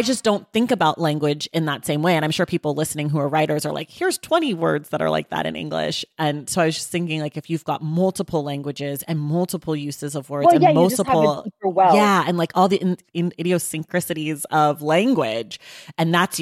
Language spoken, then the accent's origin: English; United States; It's different because like I'm black American. So my black family has been here longer than my white family